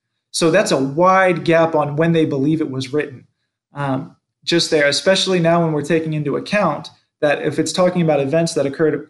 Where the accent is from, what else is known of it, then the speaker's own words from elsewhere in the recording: Florida, United States; when I was growing up in Florida, Buddhism and meditation, and those were big things with some of the martial arts that I was studying at those times.